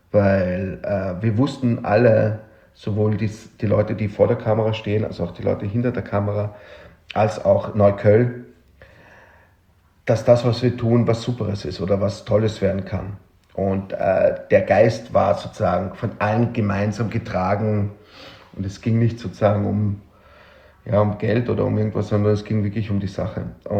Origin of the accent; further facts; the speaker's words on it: Vienna, Austria; now in Berlin, Germany; mein Background aus Wien